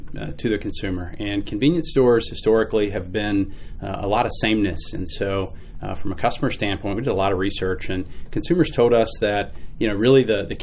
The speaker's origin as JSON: {"language": "English", "town": "Louisville", "region": "Kentucky", "country": "United States", "tie": "born or raised there", "said": "So born and raised in Louisville in the South End and went to college at Western Kentucky University."}